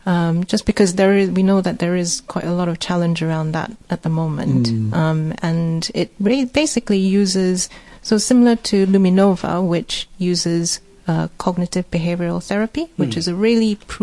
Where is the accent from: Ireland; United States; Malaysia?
Malaysia; So I'm Malaysian